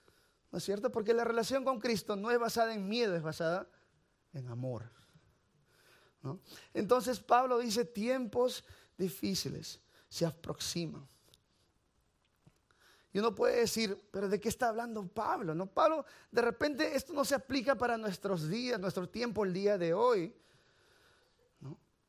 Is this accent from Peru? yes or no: yes; Peru; Ahora, no es mi excusa, porque yo soy peruano, ¿no? De todas maneras, yo nací en Perú